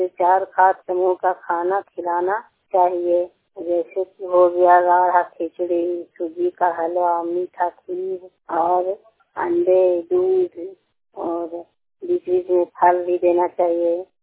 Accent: Sherpur, Bihar, India; और मैं शेरपुर गांव की निवासी हूँ।

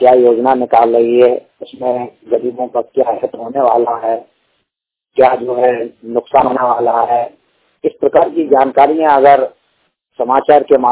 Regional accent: Narmadapuram, Madhya Pradesh, India; मेरा रिकार्थी जिला नर्मदापुरम मध्य प्रदेश का निवासी हूँ।

